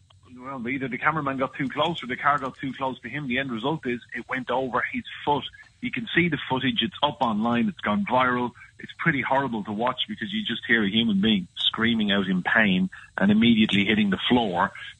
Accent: Ireland; now in Australia; No self-respecting Australian would have a barbecue in this weather, but we're Irish, we don't care.

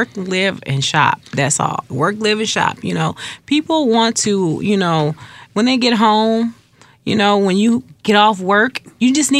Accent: Detroit, Michigan, United States; One, I'm a true Detroiter. I grew up, born and raised here. And I grew up near Grand River. And Grand River used to be the place to shop.

